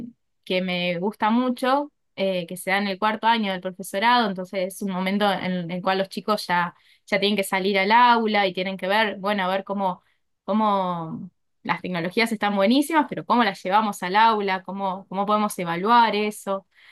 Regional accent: Buenos Aires, Argentina; sí, soy de acá de Buenos Aires, Argentina.

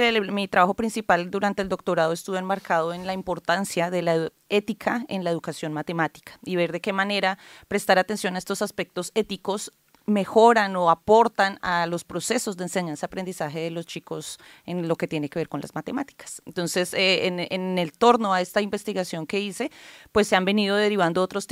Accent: Colombia; Yo pues soy colombiana y pues me siento muy feliz de estar acá

